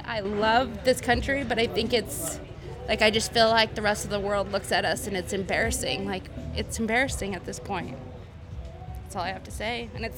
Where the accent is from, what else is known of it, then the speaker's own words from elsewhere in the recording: Washington, United States; also born or lived in New Mexico; now in Boise, United States; I'm originally from New Mexico, grew up in Washington, and I've been in Boise for 11 years.